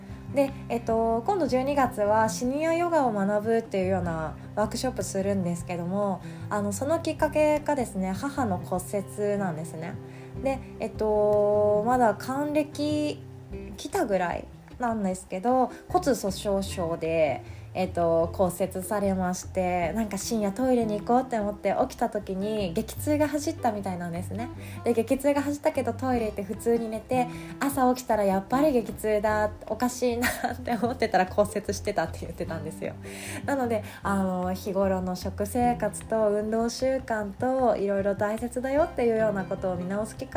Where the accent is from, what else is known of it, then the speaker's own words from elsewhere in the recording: Kagawa, Japan; 私の実家は香川県なんですけども、普通の戸建てで